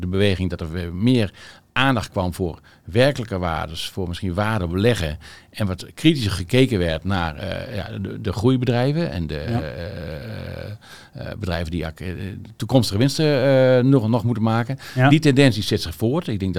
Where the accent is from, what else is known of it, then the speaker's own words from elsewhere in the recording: Friesland, Netherlands; Ik ben een Fries.